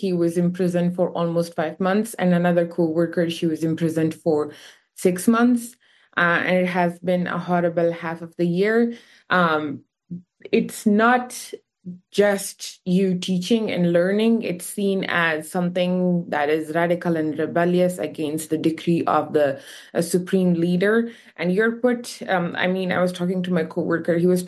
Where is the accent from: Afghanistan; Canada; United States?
Afghanistan; So I am from Afghanistan, and the reason we started in Afghanistan was because I come from rural tribal regions of Afghanistan